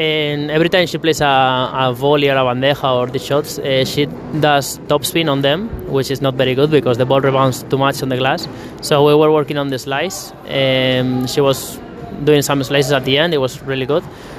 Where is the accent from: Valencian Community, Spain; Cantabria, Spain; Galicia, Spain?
Cantabria, Spain; Santander; English is a second language; Yeah, Santander, in the north.